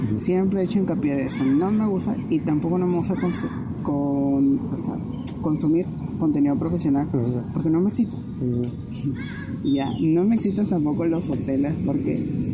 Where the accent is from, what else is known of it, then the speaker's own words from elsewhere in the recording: Piura, Peru; Yo soy de Piura. Del norte.